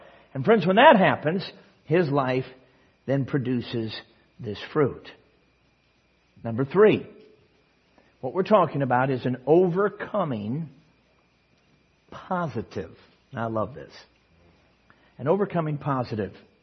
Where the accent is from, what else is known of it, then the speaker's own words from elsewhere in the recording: Chicago, Illinois, United States; Now, I grew up in Chicago. Several years in the inner city. And then out in the suburbs.